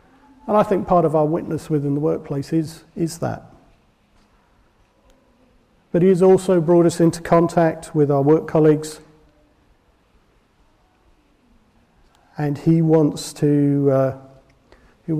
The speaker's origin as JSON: {"language": "English", "country": "Brazil", "tie": "born or raised there", "said": "get back in contact with friends I grew up in Brazil with."}